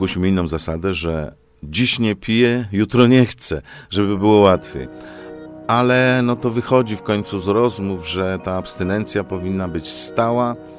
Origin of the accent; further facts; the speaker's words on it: Częstochowa, Silesian Voivodeship, Poland; jest piękne miasto, jestem rodowitym częstochowianinem i kocham swoje miasto.